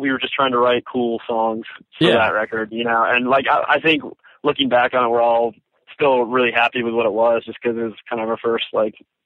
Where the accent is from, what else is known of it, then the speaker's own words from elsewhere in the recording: Virginia, United States; born there; also born or lived in Texas / New York; my dad was in the Army, so we moved around a little bit. Like, I lived in Texas when I was younger. I was born in Virginia, actually, and we lived up in upstate New York for a while.